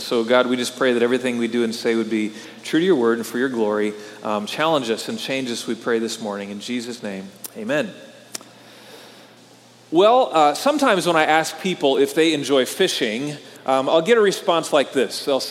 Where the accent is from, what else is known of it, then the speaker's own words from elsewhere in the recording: Wisconsin, United States; I grew up in Wisconsin, and as a little boy, my family would go up to a cabin on a small lake up in northern Wisconsin every summer.